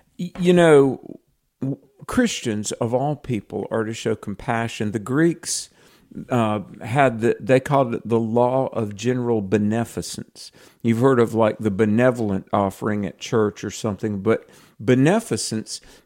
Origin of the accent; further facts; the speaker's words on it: the South, United States; I know this sounds crazy, maybe, and I'm from the South, you can tell